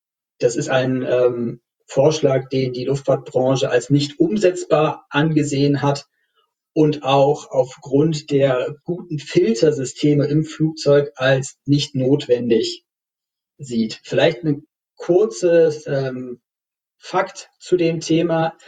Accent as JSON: {"language": "German", "region": "Berlin", "country": "Germany", "said": "Als Berliner muss man sich ja auch beeilen, wenn man nochmal aus Tegel rausfliegen möchte."}